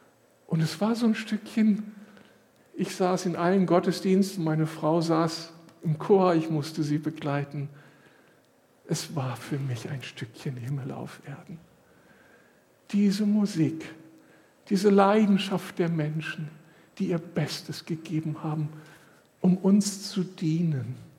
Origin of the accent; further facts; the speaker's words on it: Moers, North Rhine-Westphalia, Germany; aus meiner Heimatstadt Mörs.